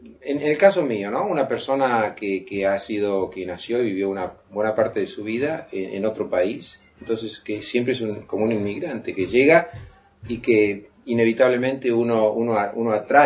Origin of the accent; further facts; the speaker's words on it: Argentina; moved away as an adult; cuando salí de la Argentina, me fui a Estados Unidos a estudiar y después a practicar.